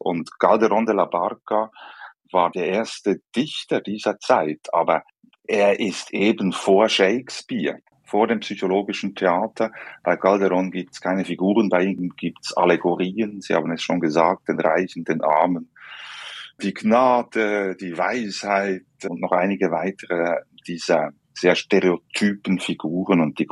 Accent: Bern, Switzerland; ich komme überhaupt nicht aus dem katholischen Kulturkreis. Ich komme aus dem Rückzugsgebiet der Reformation, dem Berner Oberland.

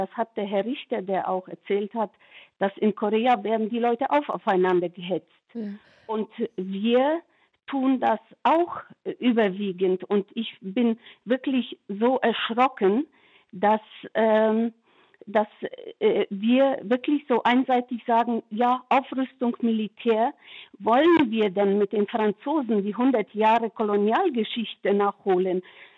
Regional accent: Poland; now in Hesse, Germany; ich bin in Polen aufgewachsen, geboren und aufgewachsen und bin in den 70er Jahren in die Bundesrepublik gekommen.

